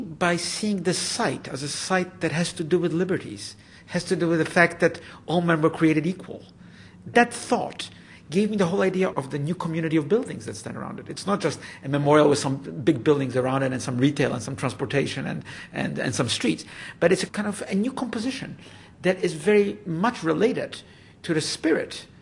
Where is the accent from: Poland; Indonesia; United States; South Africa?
Poland; I grew up in Poland after the war. We were Jewish.